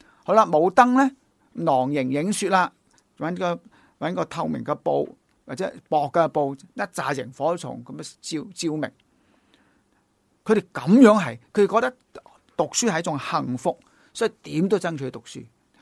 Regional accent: China; 唔识我哋中国人所讲嘅圣定菜根香嗱

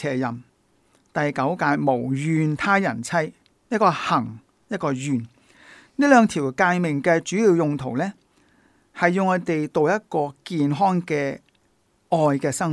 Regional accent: China; 做到我哋中国人讲嘅非礼勿视、非礼勿听、非礼勿言、非礼勿动

